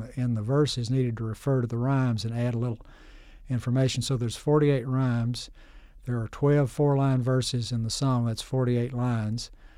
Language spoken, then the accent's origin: English; Kentucky, United States; I grew up in Jackson County. I can tell sometimes people are from different counties. If you're not familiar with the accent, it all sounds the same. But these rhymes try to capture that flavor of Eastern Kentucky language.